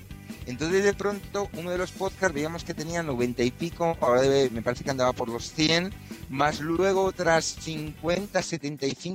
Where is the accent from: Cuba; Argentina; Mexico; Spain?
Spain; Madrid, Community of Madrid; yo como madrileño nunca había pensado que se podía dar